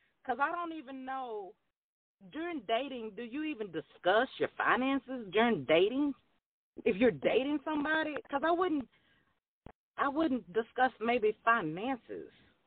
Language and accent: English; Louisiana, United States; Like I said, I'm old school. I'm from Louisiana.